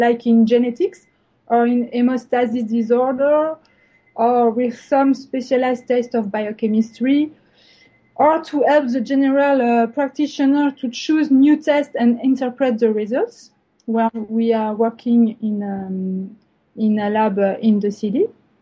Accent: France; I'm from France and I'm working as a biochemist in the University Hospital of Montpellier in the south of France

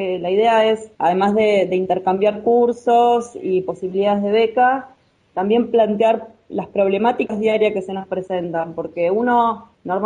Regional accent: Argentina; los que formamos parte de Jóvenes Bioquímicos somos argentinos

